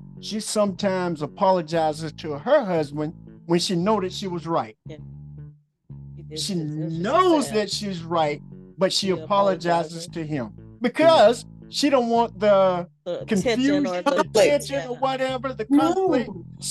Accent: South Carolina, United States; So we're both from South Carolina. So we don't have family up here that we can go run into.

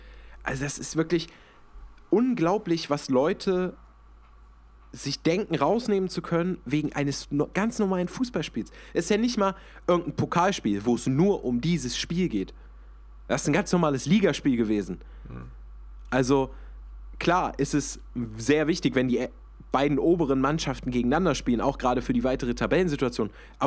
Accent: Bremen, Germany; ja, an der Stelle muss ich natürlich jetzt auch als Bremer eine Lanze fürs Weserstadion brechen.

